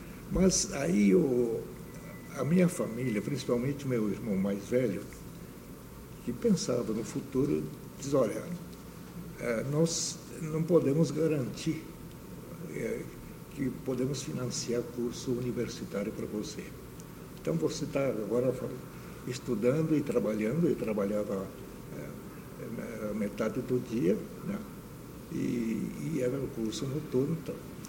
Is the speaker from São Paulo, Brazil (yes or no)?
yes; Bastos, São Paulo, Brazil; Eu nasci em Bastos em 1936, né? Sou caçula da família. E fiz o curso primário na zona rural, até 3º ano